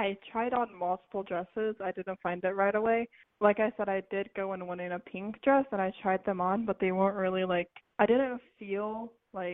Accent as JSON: {"language": "English", "town": "Chicago", "region": "Illinois", "country": "United States", "said": "Well, I'm from Lincoln Square"}